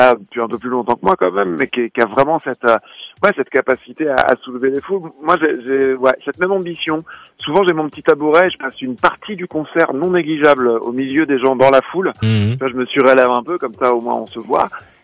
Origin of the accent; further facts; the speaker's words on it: Reims, Grand Est, France; on vient du Grand Est, de Champagne-Ardenne, de Reims